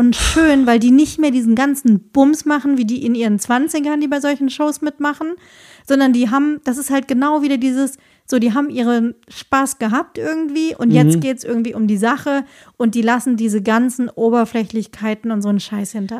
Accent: Marburg, Hesse, Germany; die haben ja gerade einen Film veröffentlicht, der in meiner Heimatstadt Marburg gedreht wurde und spielt.

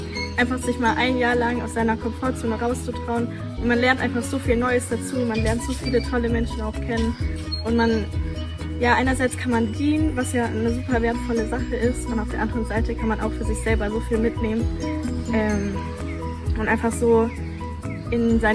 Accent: Stuttgart, Baden-Württemberg, Germany; ich bin 18 Jahre alt, ich komme aus Stuttgart

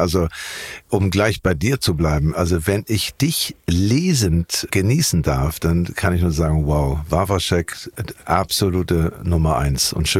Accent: Hamburg, Germany; also born or lived in Ahrensburg; Wandsbek war meine Schule. Ich bin geboren in Barmbek Süd, was ja auch als Beverly Hills von Barmbek gilt.

